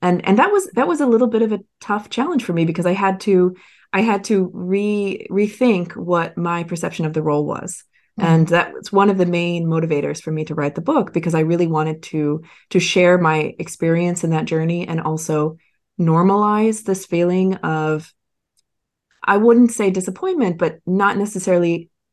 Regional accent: Philadelphia, Pennsylvania, United States; now in Berlin, Germany; I'm originally from Philadelphia, but currently live in Berlin.

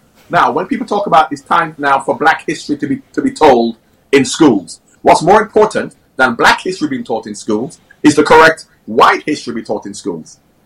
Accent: United Kingdom; not us, because I'm British, but I'm not white

